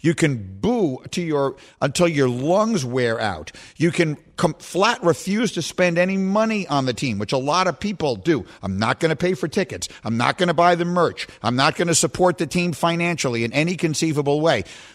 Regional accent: New York City, New York, United States; the apartment I grew up in New York City

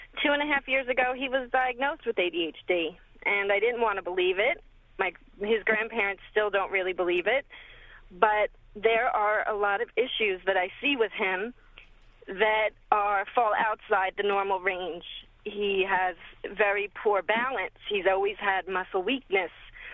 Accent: New Jersey, United States; Actually, I never lived on a farm. I'm born and bred in New Jersey

